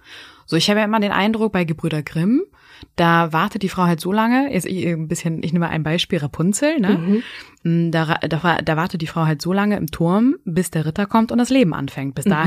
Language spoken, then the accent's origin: German; Schleswig-Holstein, Germany; ich bin ja auch in Schleswig-Holstein auf dem Dörfchen aufgewachsen und also in der Kindheit.